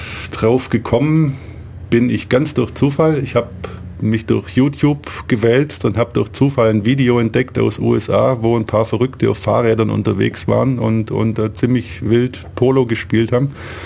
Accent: Ulm, Baden-Württemberg, Germany; Ich bin gebürtiger Ulmer, wohne hier schon quasi immer

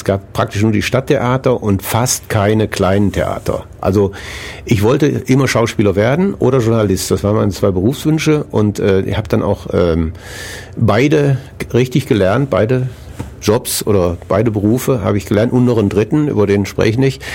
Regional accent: Essen, North Rhine-Westphalia, Germany; Die erste Disco in Essen, wo ich groß geworden bin, die wurde 1964 aufgemacht irgendwie.

